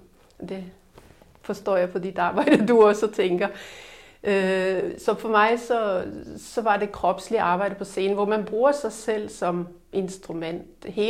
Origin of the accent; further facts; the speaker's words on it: Norway; now in Denmark; Og jeg kom til Danmark fra Norge, hvor jeg kommer fra, for at spille teater.